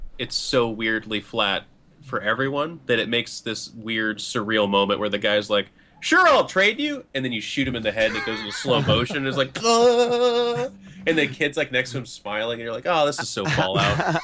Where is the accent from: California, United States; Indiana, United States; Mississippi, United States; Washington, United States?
Washington, United States; Seattle; But I live in Seattle, or I'm from Seattle, so.